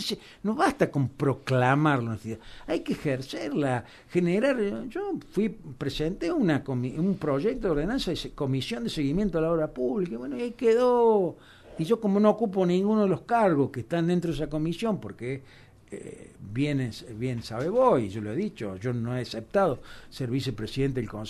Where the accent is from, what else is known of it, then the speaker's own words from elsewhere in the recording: Villa María, Córdoba, Argentina; born there; Yo que soy nacido acá en Villa María